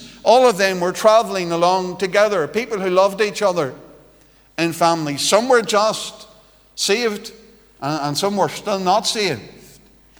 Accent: Annaghmore, Northern Ireland, United Kingdom; I come from Annaghmore, and if you know where that is, well, it's not too far from a place called the Birches.

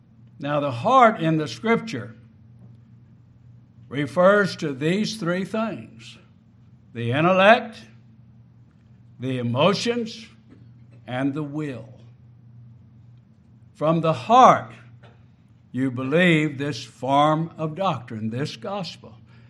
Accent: Houston, Texas, United States; I was raised in Houston, Texas, and went to a Baptist church

